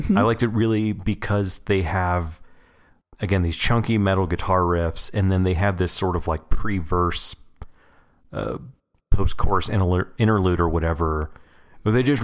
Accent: Texas, United States; Well, yeah, I mean, you know, we're from South Texas.

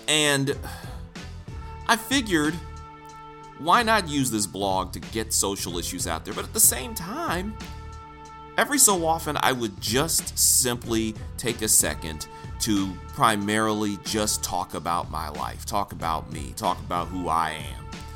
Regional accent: Detroit, Michigan, United States; I'm from Detroit. I don't hide it. It's something that I wear as a badge of honor.

